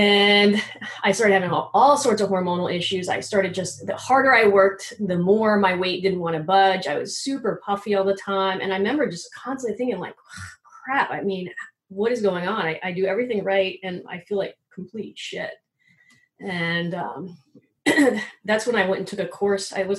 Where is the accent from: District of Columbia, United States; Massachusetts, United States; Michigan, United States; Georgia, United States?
Georgia, United States; Atlanta; I mean, I grew up in Atlanta, Georgia, and I got into the health club business right out of college